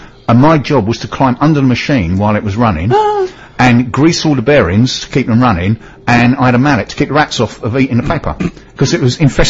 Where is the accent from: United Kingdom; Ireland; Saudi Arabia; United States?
United Kingdom; London; accent: Cockney; I'm a Cockney, right?